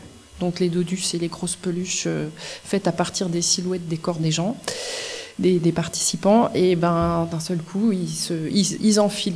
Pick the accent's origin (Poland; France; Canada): France; Auvergne-Rhône-Alpes; Moi, je suis de la Drôme